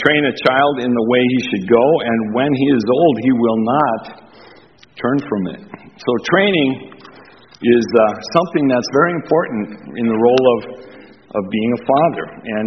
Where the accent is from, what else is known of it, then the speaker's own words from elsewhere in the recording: Michigan, United States; I remember growing up in Upper Michigan where there was hundreds of inches of snow every year.